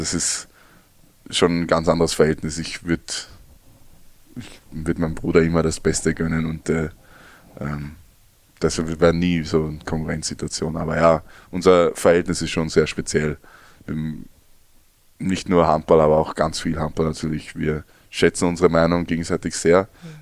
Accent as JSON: {"language": "German", "town": "Eckenburg", "country": "Germany", "tie": "born or raised there", "said": "im Sommer vor allem, wenn keine Schule war, sind wir immer jeden Vormittag in die Halle gegangen bei uns in Eckenburg"}